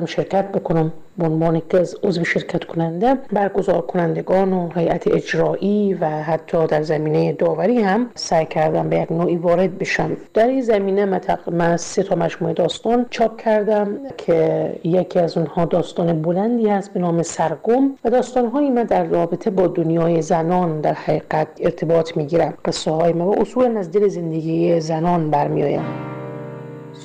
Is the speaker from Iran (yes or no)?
no; Syria; در کشور سوریه به دنیا آمدم، اونجا مکتب رفتم و دوره راهنمایی و اوائل سال دبیرستان خودم را در کشور سوریه در مدرسه که مربوط به جمهوری اسلامی ایران بود، مدرسه حضرت زینب، خواندم.